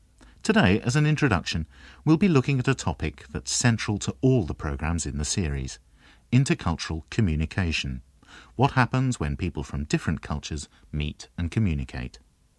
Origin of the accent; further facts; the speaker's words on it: England, United Kingdom; also born or lived in Australia; I'm white, a Westerner. I was born in Australia and I went to school in England. The culture I grew up in was basically English.